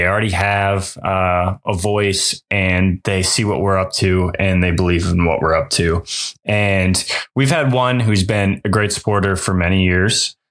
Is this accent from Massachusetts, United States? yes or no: yes; Massachusetts, United States; When people ask where I'm from, I normally say I'm from Massachusetts, but I was raised by Maine.